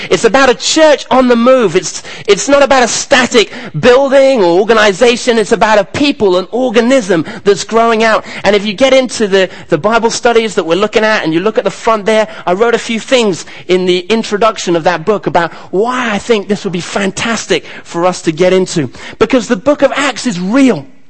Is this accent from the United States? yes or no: no; Kenya; Even though I grew up in Kenya where they love the long distance running